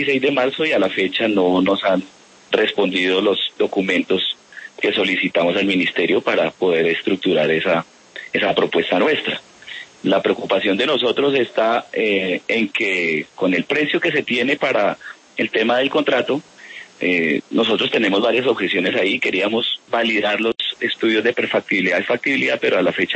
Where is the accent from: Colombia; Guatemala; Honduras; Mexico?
Colombia; yo soy el colombiano